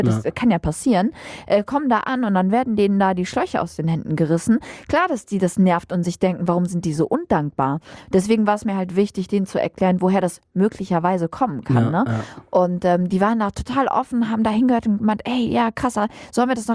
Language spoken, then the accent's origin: German; Lower Saxony, Germany; als arabische Frau war das für mich nicht so ein krasser Kulturschock. Als Ostfriesin war das ein Kulturschock für mich, dieses ganze Schützenwesen. Und jetzt ehre ich das irgendwie sehr, weil ich ja aus einer Stadt komme, wo das Schützenwesen ganz groß ist.